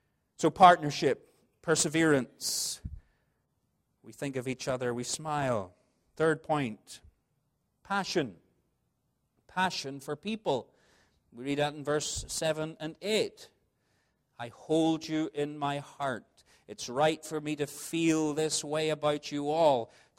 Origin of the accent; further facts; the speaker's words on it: Northern Ireland, United Kingdom; I come from Northern Ireland, where the weather is pretty much gray most of the year.